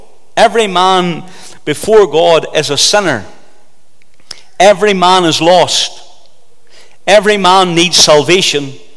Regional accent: Moneymore, Northern Ireland, United Kingdom; I grew up in Money Moor, going to the little Good News Club, going to Sunday school

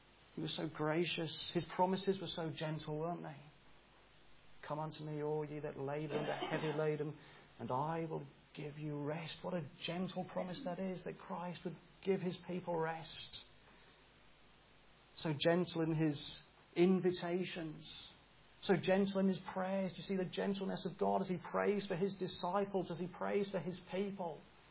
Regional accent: England, United Kingdom; where I grew up in England, there were so many people who followed Islam. I went to school with so many Muslims.

